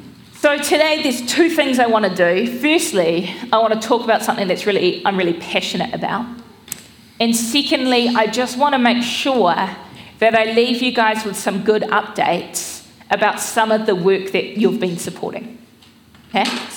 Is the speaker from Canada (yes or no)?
no; Wellington, New Zealand; I grew up in Wellington and then moved inland Kapiti. My parents bought a retreat centre. So that was the kind of context I grew up in, the faith I grew up in.